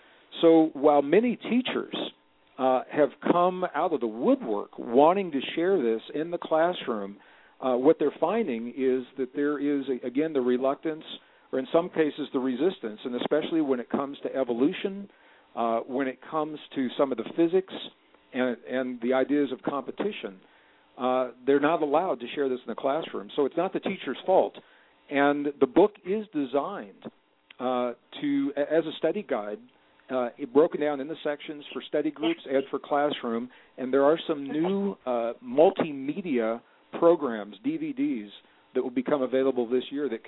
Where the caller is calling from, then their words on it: Santa Fe, New Mexico, United States; I'm calling you from Santa Fe, New Mexico today.